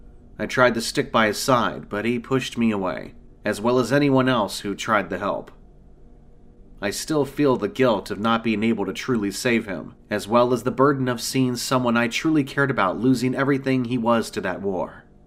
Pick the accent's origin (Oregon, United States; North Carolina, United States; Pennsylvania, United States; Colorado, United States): Pennsylvania, United States; now in Vermont, United States; I was born and raised in Pennsylvania, but my folks died some years back, so I don't have much reason to go back there when I came home.